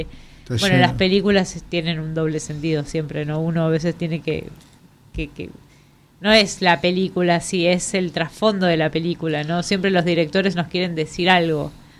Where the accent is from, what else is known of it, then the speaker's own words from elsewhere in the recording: La Plata, Buenos Aires Province, Argentina; Yo soy oriunda de La Plata